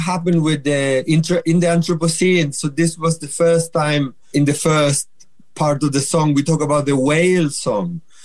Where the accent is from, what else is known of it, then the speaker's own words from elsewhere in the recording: Chile; English is a second language; Yeah, I'm originally from Chile, and I often describe myself as a fruit salad. So I am a mix of indigenous Mapuche, of indigenous from the north of Chile, of Italian, German, Swiss.